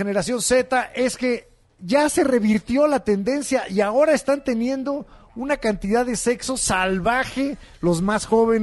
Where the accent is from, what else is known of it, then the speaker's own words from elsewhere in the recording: Mexico; soy mexicano